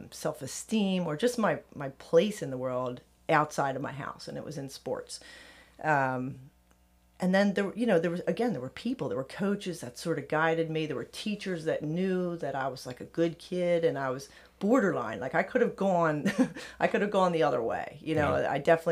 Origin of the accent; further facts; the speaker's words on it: Philadelphia, Pennsylvania, United States; Yeah, so I'm Northeast Philly. I grew up in Fox Chase. I went to Cardinal Dougherty High School, 87